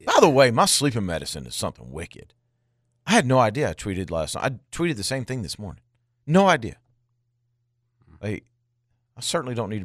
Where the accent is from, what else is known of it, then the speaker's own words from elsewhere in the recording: Louisiana, United States; also born or lived in Arkansas; I mean, I grew up in Louisiana and Arkansas. Like, I can tell you right now, there's some people in the 80s when I grew up